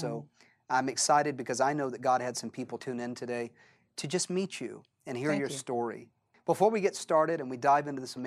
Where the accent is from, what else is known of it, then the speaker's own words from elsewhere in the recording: Jacksonville, Florida, United States; We a couple of folk from Jacksonville, Florida.